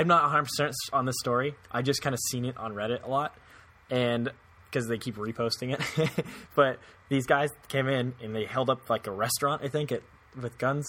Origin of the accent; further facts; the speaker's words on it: El Dorado Hills, California, United States; I grew up in El Dorado Hills where … I can't remember his name, lead singer … lives there.